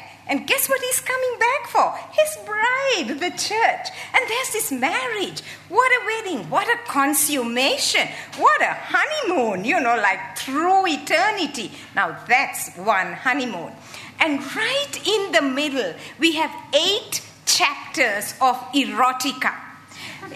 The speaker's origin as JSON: {"language": "English", "country": "Sri Lanka", "tie": "born or raised there", "moved": "yes", "lives_now": "Sydney, Australia", "said": "And I grew up in Sri Lanka. I was born and I grew up in the tea plantations of Sri Lanka. I have been a Christian since I was a teenager"}